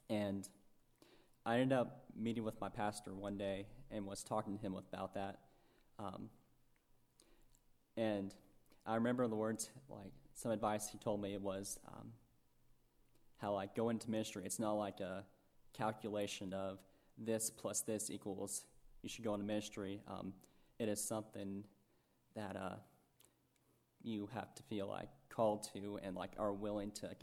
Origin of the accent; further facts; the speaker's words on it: Shelbyville, United States; I grew up in Shelbyville, which is also not too far away. And I grew up in church.